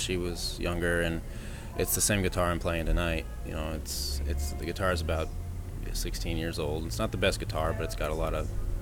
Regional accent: Alpine, California, United States; also born or lived in Lakeside; I grew up in Alpine, Lakeside, East County, and there was a ballroom in Lakeside, a ballroom in El Cajon

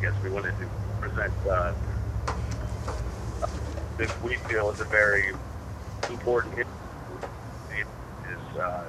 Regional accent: Rust Belt, United States; The Rust Belt, really, and growing up in the Rust Belt, it's like the 80s never left.

